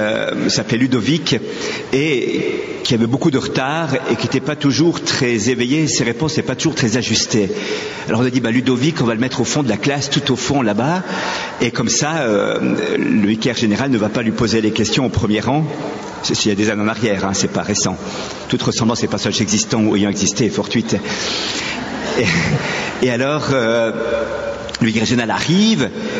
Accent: Switzerland; Je viens de Suisse

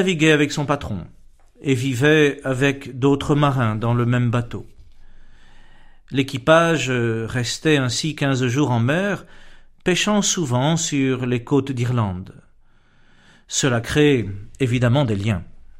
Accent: Plouhinec, Brittany, France; also born or lived in Hennebont; Fils et fille de marins, nous avons grandi à Plouinec, dans le Morbihan, dans un petit village de pêcheurs, le Vieux Passage.

